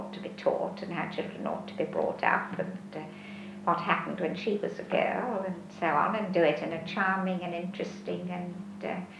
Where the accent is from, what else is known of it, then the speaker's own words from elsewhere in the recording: Scotland, United Kingdom; As I'm a Scot, I'm not an Anglican